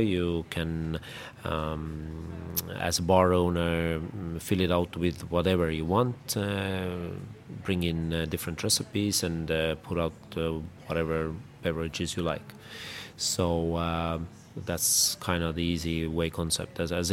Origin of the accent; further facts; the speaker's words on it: Tallinn, Harju County, Estonia; I'm from Tallinn, Estonia, and I am running a startup that builds a robot bartender.